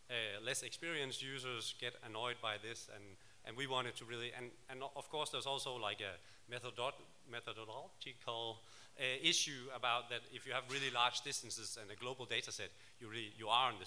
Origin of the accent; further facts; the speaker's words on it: Aalborg, North Denmark Region, Denmark; English is a second language; I'm from Aalborg in Denmark